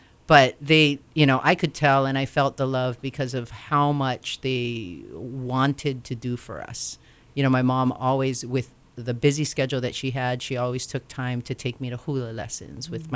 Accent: Waianae, Hawaii, United States; my mom and dad always brought me to church. Growing up in Waianae.

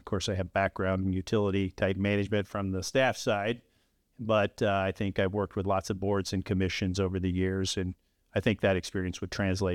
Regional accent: Kingsville, Missouri, United States; I grew up in Kingsville, Missouri, which is about an hour or so outside of Kansas City, southeast of Kansas City, kind of near Warrensburg.

